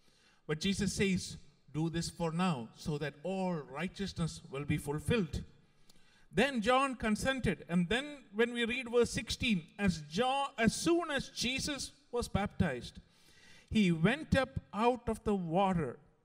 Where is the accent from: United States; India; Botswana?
India; Since we grew up in India